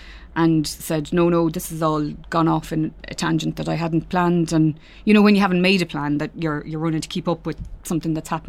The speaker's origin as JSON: {"language": "English", "town": "Drogheda", "region": "Leinster", "country": "Ireland", "said": "No, I'm originally from Drogheda."}